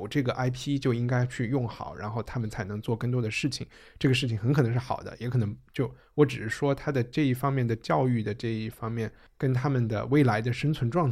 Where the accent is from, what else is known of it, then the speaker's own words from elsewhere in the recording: United States; 我们美国人去太空送了一张黄金的一个